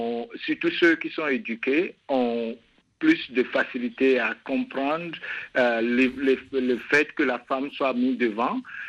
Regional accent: Benin; au rejet de l'amendement de notre constitution dans mon pays d'origine, le Bénin

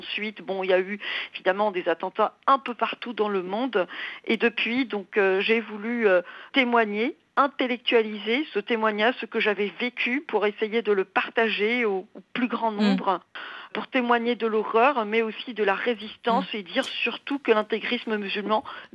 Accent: Algeria; also born or lived in Ukraine; moi, je suis née en Ukraine d'une mère chypriote grecque et d'un père algérien. Donc, en 75, nous nous installons en Algérie

